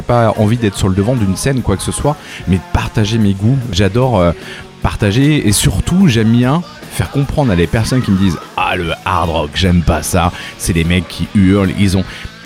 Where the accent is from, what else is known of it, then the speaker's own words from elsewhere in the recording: Pays de la Loire, France; J'ai passé toute mon enfance en Loire-Atlantique, donc je sais que la Bretagne.